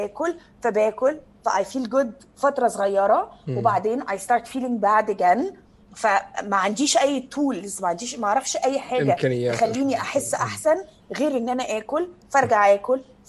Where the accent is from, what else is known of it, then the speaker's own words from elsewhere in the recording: Egypt; انا مع يعني انا كبرت يعني في مصر